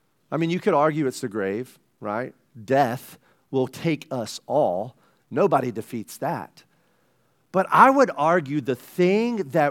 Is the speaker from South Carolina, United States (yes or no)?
yes; South Carolina, United States; And that's saying a lot because I'm from South Carolina. I am not from Texas.